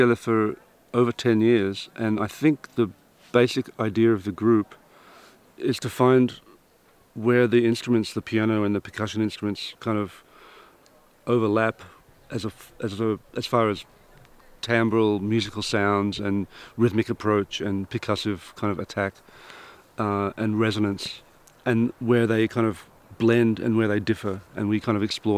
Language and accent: English; Australia; now in Berlin, Germany; I'm Australian, but I live in Berlin.